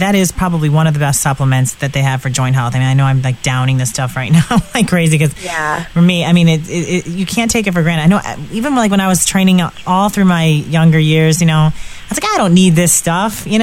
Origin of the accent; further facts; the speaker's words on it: Michigan, United States; Except there's no way you're going to be running in Michigan because I'm from Michigan.